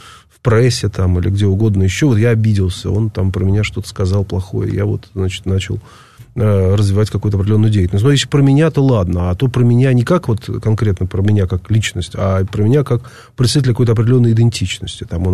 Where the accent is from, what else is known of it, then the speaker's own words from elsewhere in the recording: Russia; Ну, я был иностранец. Я был россиянин, необразованный, темный.